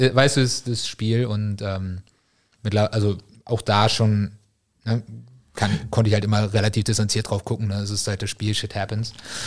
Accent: Hamburg, Germany; Ich bin halt in Hamburg aufgewachsen

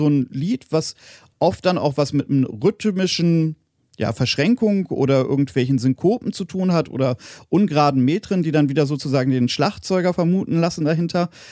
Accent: Voerde, North Rhine-Westphalia, Germany; Ich komme selber aus Dienstlaken, bin da geboren und aufgewachsen, und da würde ich mich auch weniger als Niederrheiner empfinden als Ruhrgebietler.

